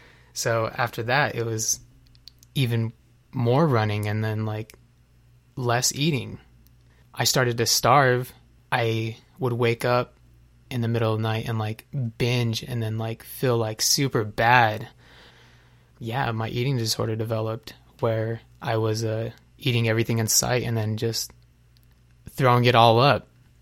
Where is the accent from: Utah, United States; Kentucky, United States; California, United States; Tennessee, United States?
Utah, United States; Salt Lake City; I am a local artist here in Utah, Salt Lake City. I was born here, I was raised in Rose Park. I am 20 years old.